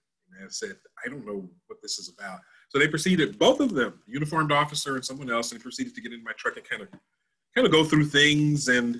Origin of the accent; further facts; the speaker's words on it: Louisiana, United States; It's a 3-hour trek to my hometown. And I loaded everything in my truck, and I took the trek from North Louisiana down to South Louisiana.